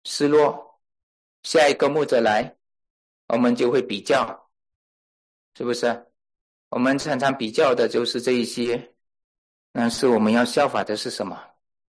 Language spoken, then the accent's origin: Chinese; Malaysia; now in United States; 我从小在教会长大，啊，从马来西亚那里，经过来到美国之后